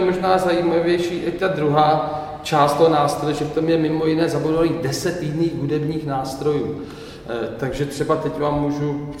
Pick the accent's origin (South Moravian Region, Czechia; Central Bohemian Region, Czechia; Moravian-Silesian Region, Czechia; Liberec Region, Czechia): Central Bohemian Region, Czechia; Kutná Hora; tam se zpívá … A to pravda je, protože jsem se tam narodil. Spoustu let se tam pohybuji a žiju.